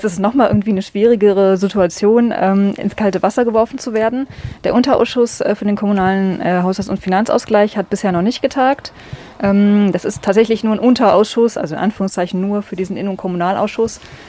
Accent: Eisenach, Thuringia, Germany; Also ich komme eigentlich aus der Nähe von Eisenach, habe in Eisenach mein Abitur abgelegt

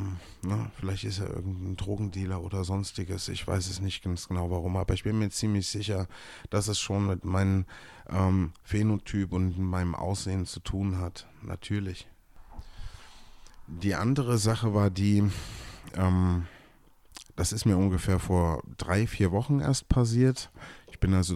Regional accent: Erfurt, Thuringia, Germany; ich bin Erfurter, 42 Jahre alt und mache Musik.

